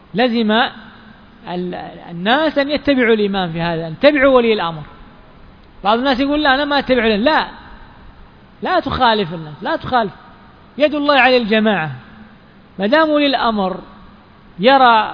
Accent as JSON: {"language": "Arabic", "country": "Yemen", "said": "يعني مثلا عندنا في اليمن مثلا إذا رؤي الهلال مثلا في السعودية"}